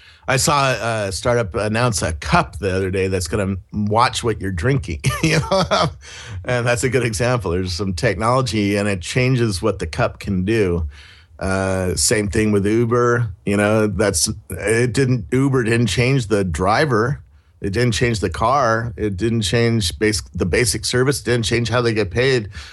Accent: Cupertino, California, United States; Well, I grew up in Cupertino, and my dad was an engineer.

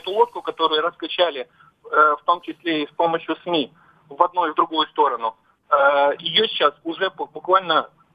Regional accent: Odesa, Odesa Oblast, Ukraine; Хочу сказать, что вам повезло. Я из Одессы.

